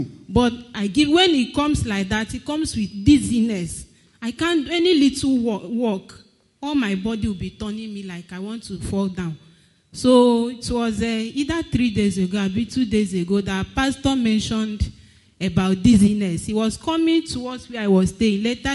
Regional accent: Cotonou, Littoral, Benin; I came from Cotonou.

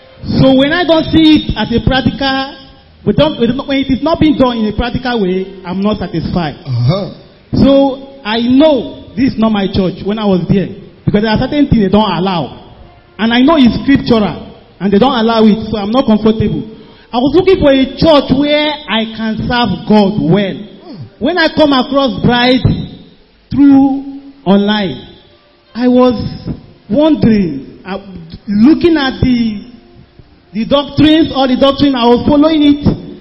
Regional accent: Niger State, Nigeria; from Niger State.

